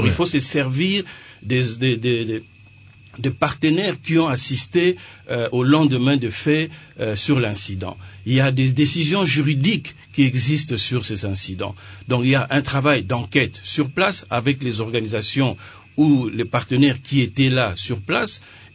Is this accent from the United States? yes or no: no; DR Congo; on se connaît, nous, en tant que Congolais